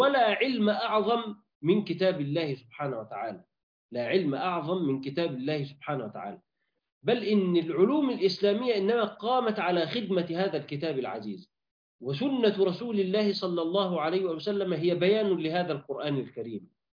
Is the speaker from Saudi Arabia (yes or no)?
no; Egypt; عندنا في مصر